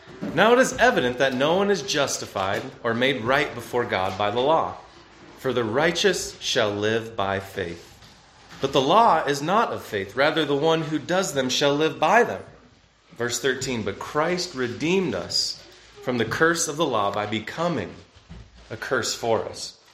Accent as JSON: {"language": "English", "region": "Wyoming", "country": "United States", "lives_now": "Fort Collins, United States", "said": "I'm from Wyoming, but now live in Fort Collins."}